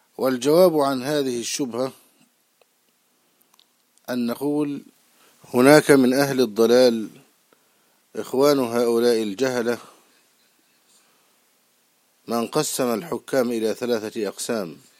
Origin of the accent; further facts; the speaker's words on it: Egypt; اشتهر في بلادنا مصر بأنه محدث